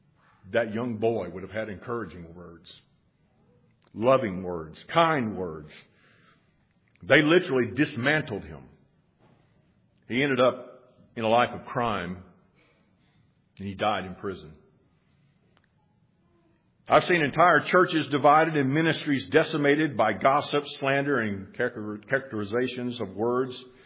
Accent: Florida, United States; When I was a boy and a young teen, I grew up in Florida

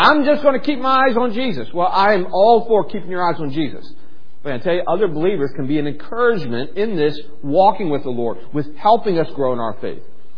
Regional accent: Cleveland, Ohio, United States; We're from Cleveland. He's kind of sticks in your mouth to say, Pittsburgh.

